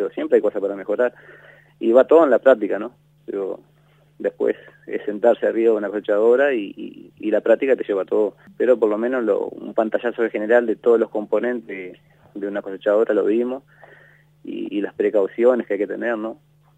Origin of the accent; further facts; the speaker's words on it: Juan Lacaze, Colonia, Uruguay; now in San Pedro, Uruguay; Sí, yo soy oriundo de Juan Lacase. Hace un año y medio me vine a trabajar con mi suegro al campo en San Pedro.